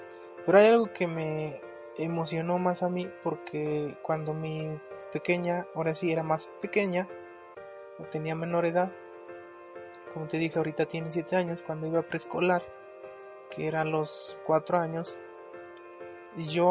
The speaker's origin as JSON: {"language": "Spanish", "town": "Ixtacuixtla de Mariano Matamoros", "region": "Tlaxcala", "country": "Mexico", "said": "Soy del estado de Tlaxcala, de la comunidad San Antonio Totonilco, del municipio Ixtacuizcla de Mariano Matamoros."}